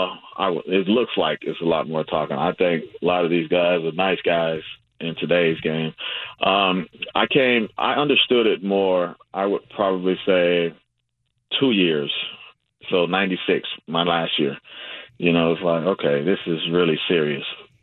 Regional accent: Phoenix, Arizona, United States; like you said, I'm from Phoenix, Arizona.

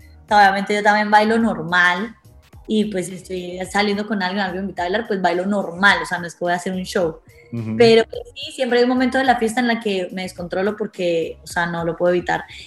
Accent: Cali, Valle del Cauca, Colombia; como buena caleña, amo la rumba de salsa, o sea, en Cali me encanta bailar salsa.

